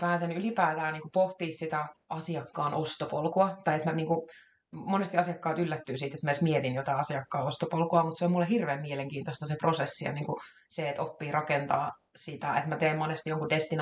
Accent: Goulburn, New South Wales, Australia; no vaikka siitä Australian Goulburnista, mikä on se mun kotikaupunki

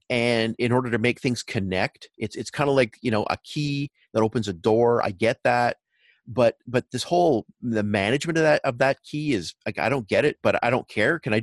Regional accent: Canada; I'm a Canadian

